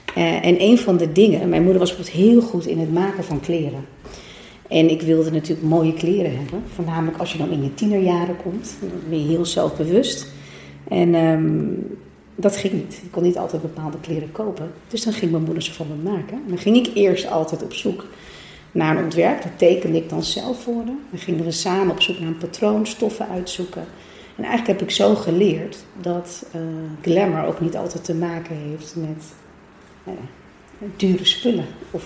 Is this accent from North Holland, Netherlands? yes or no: yes; Amsterdam, North Holland, Netherlands; Zelf ben ik geboren en getogen in Amsterdam. Maar mijn ouders komen inderdaad uit Portugal, vandaar ook mijn achternaam.